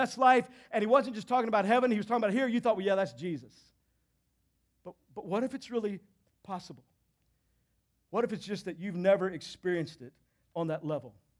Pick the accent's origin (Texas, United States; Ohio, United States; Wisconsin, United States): Texas, United States; I was 15 years old growing up in Texas, and it became time to get my learner's permit so I could drive. Now, I don't know how it is for you, but back in Texas, you start driving at like 7